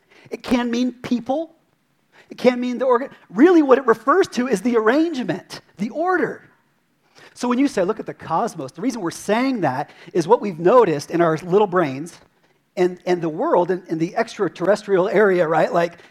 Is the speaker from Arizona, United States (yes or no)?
yes; Prescott Valley, Arizona, United States; accent: Prescott Valley; This is my Prescott Valley accent, so forgive me, Bible scholars.